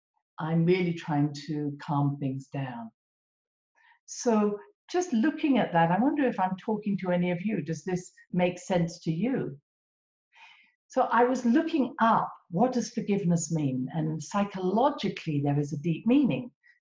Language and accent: English; United Kingdom; as a Brit